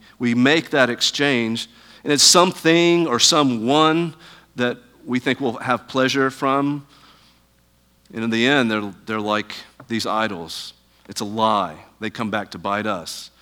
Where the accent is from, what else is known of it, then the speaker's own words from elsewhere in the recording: Huntsville, Alabama, United States; In fact, back in my hometown in Huntsville, Alabama, there used to be this large sign in front of this mega church